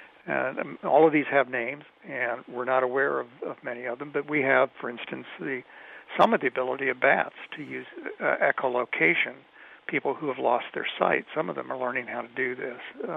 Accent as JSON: {"language": "English", "town": "Kansas City", "country": "United States", "tie": "born or raised there", "said": "I grew up outside of Kansas City at the suburban edge of Kansas City."}